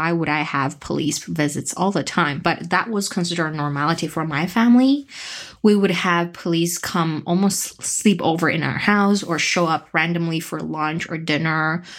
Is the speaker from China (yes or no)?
yes; Beijing, China; I was born and raised in Beijing, not in my homeland, like the rest of the Uyghur people would.